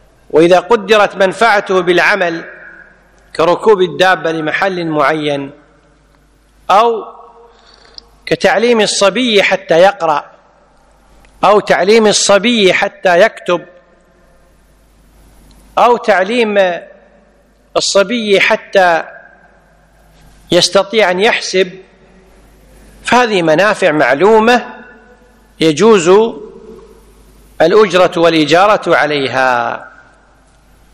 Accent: Kuwait; ولذلك عندنا في الكويت القانون ينص على المذهب المالكي

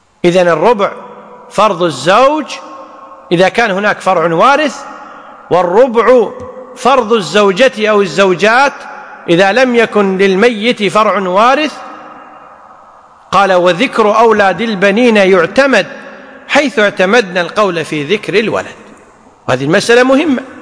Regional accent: Kuwait; بخلاف العرف عندنا في الكويت إذا قلنا يا ولد فلا يطلق إلا على الذكر.

